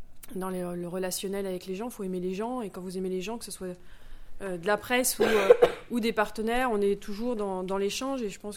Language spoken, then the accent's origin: French; Centre-Val de Loire, France; Moi, je suis originaire du Loir-et-Cher, donc voilà, je connaissais la Berry, mais sans plus.